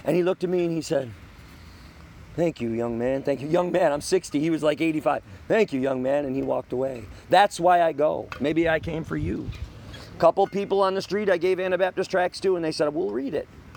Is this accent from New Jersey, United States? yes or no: no; Wisconsin, United States; Originally from Wisconsin. I was just telling them we have a small homestead in Missouri, but we're never there.